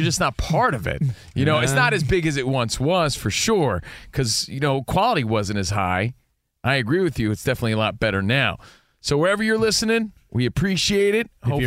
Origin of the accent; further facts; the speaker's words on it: New Jersey, United States; I'm from Jersey.